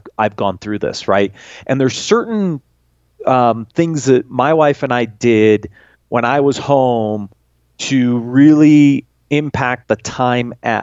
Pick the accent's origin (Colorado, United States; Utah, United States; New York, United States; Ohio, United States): Ohio, United States; As some people know, I grew up in Ohio. I did a first part of my career in Cleveland. I went to school in Cleveland